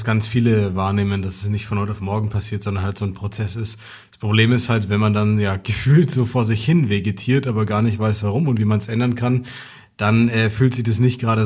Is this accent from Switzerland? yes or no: no; Nuremberg, Bavaria, Germany; Und wir kommen aus Nürnberg